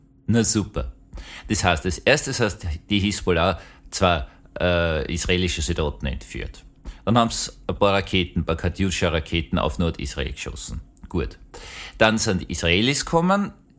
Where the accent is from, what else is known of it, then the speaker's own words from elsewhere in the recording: Austria; Ich als Österreicher habe eine unglaubliche Sympathie für kleine, schwache Staaten.